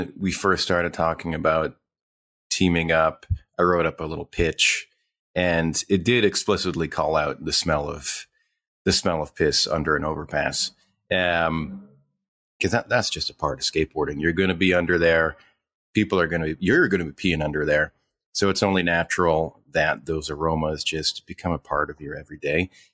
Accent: Alberta, Canada; that's the only magazine we got up in my hometown in Northern Alberta.

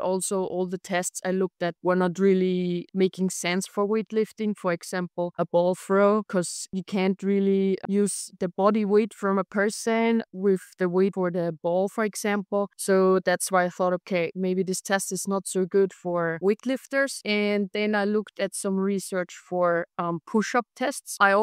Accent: Austria; I'm from Austria and I'm working as a sports scientist and athletic coach in soccer academy in Austria.

